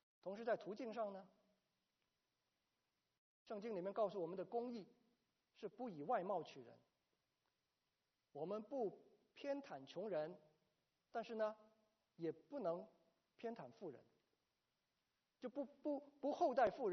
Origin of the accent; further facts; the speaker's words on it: China; 我们从小长大，我们在中国长大，没有这个种族的问题